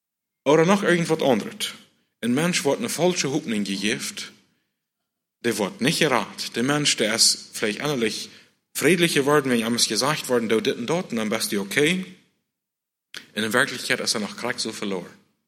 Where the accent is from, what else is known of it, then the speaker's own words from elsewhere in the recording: Mexico; now in Canada; weil ich weiß nicht, wo das hier in Kanada ist. Ich weiß bloß, wo das dort bei uns in Mexiko ist.